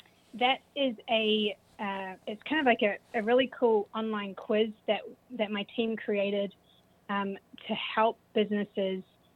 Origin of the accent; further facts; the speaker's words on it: New Zealand; accent: New Zealand; So I grew up in New Zealand, which is where my accent is from, in case anyone's wondering.